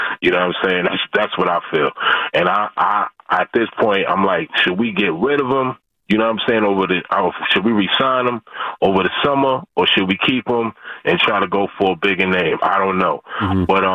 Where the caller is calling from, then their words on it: New York City, New York, United States; I'm calling from New York City, man. Long-time Warrior fan, man.